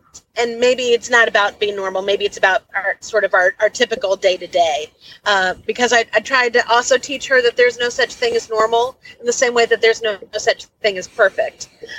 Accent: Louisville, Kentucky, United States; moved away as an adult; also born or lived in Pittsburgh; now in Cherry Hill, United States; I moved from Louisville when I was married to Pittsburgh, and then we moved to New Jersey, to Cherry Hill, New Jersey. I am no longer married, but I still live in New Jersey.

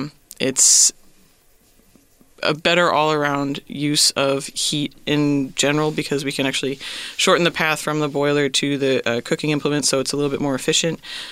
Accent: Connecticut, United States; I'm originally from Connecticut.

